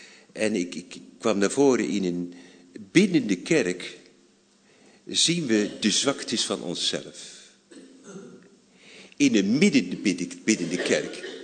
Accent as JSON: {"language": "Dutch", "town": "Altena", "region": "North Brabant", "country": "Netherlands", "said": "we zitten alle hier in Andel, ik kom van Altena. Familie van boeren"}